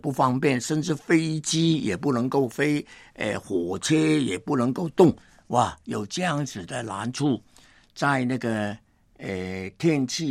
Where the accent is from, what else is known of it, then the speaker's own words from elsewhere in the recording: Hong Kong; 我本来是香港人